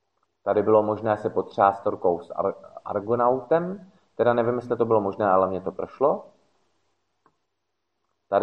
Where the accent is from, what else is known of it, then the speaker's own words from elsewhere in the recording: Náchod, Hradec Králové Region, Czechia; Jelikož jsem z Náchoda, což není až tak daleko od Ratibořice a Babičina údolí